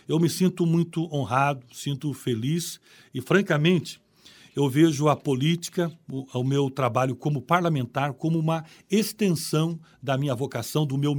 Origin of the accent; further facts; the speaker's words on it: Curitiba, Paraná, Brazil; also born or lived in Jacarezinho; Eu nasci em Curitiba, no bairro Água Verde, mas passei uma parte da infância no interior do estado, Jacarezinho.